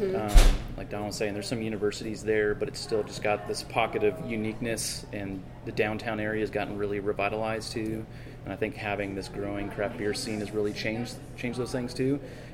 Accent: Tacoma, Washington, United States; I think I'm originally from Tacoma, so yeah.

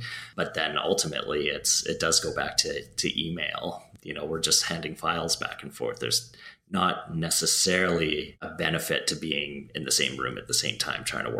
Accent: Alberta, Canada; that I'm from Alberta.

